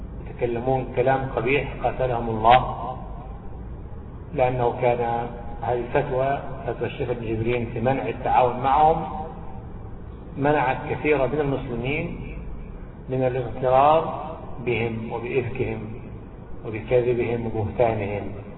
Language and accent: Arabic; Egypt; على اسم شبرا الذي عندنا في مصر،